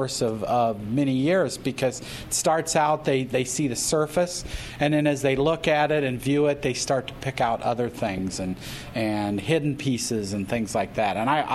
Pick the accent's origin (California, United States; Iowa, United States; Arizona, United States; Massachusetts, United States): Iowa, United States; Knoxville; now in Emmitsburg, United States; I live in Emmitsburg, Iowa. And that's about 3 hours away from here. But I was born and raised in Knoxville, graduated from Knoxville High School in 1981.